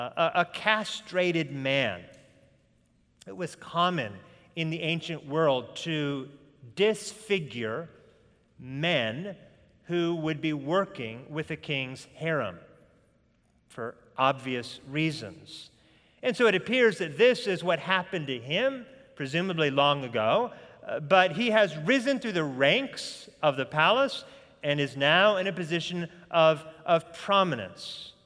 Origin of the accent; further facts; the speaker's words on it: United States; I'm Caucasian. I have a Jewish background. I'm American